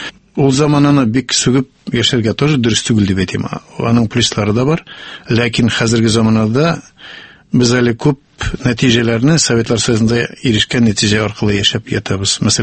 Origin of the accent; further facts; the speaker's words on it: Chelyabinsk Oblast, Russia; мен үземнең беренчедән үземдә авылда туып үскән җигитләрнең берсе дип әйтәм. Түбән авыл Үзбәгәрәк Чиләб өлкәсендә, Кыншак районы Чиләб өлкәсе. Монысы бер, икенчедән әйтергә кирәк, үземне мин татар кешесе дип таныйм кичкенәдән бирле